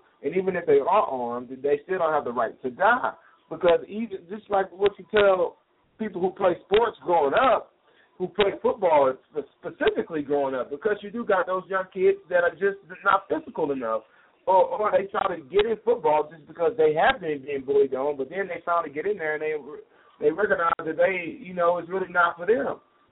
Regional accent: Muskogee, Oklahoma, United States; since I'm from Muskogee, she's from Muskogee too.

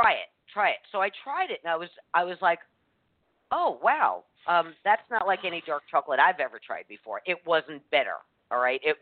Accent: New York, United States; You know, we get growing up in New York, it was the Russell Stover here at See's Candy.

